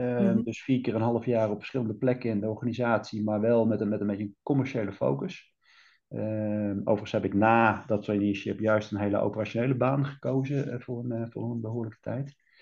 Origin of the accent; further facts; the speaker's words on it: Vught, North Brabant, Netherlands; born there; ik ben geboren in Vught en inderdaad, na Vught ben ik in Maastricht gaan studeren. En na mijn studie ben ik eigenlijk rechtstreeks naar Amsterdam gegaan, waar ik in de luchtvaart ben begonnen. En altijd naar Amsterdam ben blijven wonen, overigens.